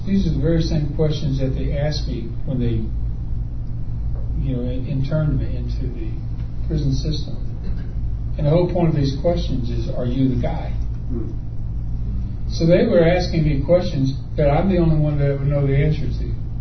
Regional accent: Texas, United States; Now, I grew up in Texas, and ever since I was this big, I have been taught by deacons in the Southern Baptist Church

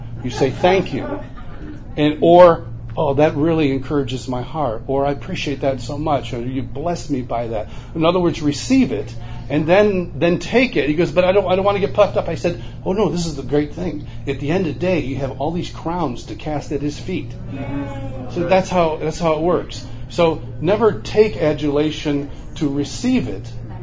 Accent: Marion, New York, United States; I'm from Marion, New York. Newark, one of our rivals, just 9 miles down the road or 12 miles down.

